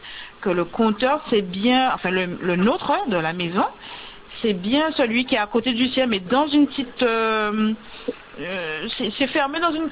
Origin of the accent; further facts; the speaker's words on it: Saint-Claude, Guadeloupe; parce que moi je ne suis pas sur place, je suis de Saint-Claude et la maison est au Moule.